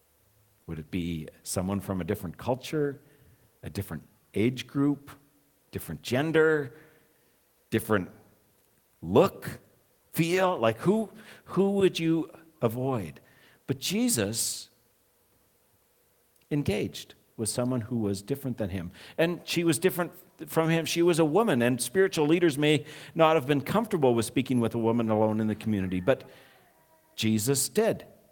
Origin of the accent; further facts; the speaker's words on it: Canada; I met him because I'm Canadian.